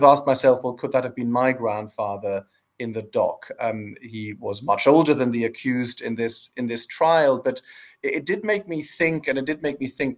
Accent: Germany; Well, so I am half British, half German, but grew up in Germany and obviously had a set of German grandparents.

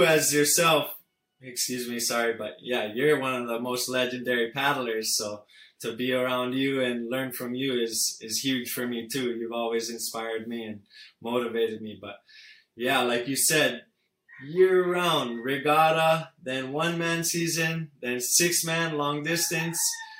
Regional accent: Hawaii, United States; So growing up in Hawaii definitely have certain advantages. But being raised around, like, Hawaiian communities, it's all about respect.

